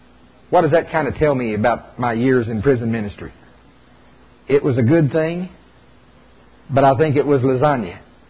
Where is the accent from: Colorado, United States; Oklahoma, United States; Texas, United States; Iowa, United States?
Oklahoma, United States; I'm from Oklahoma. We grow corn there.